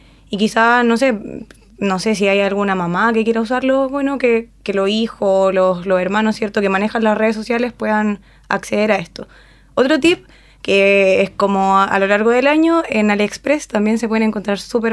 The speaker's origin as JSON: {"language": "Spanish", "country": "Chile", "said": "Siempre a última hora, como buenos chilenos."}